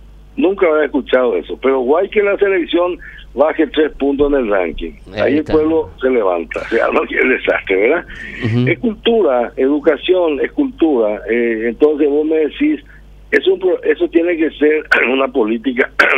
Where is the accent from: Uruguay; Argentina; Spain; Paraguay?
Paraguay; cuán peculiares somos los paraguayos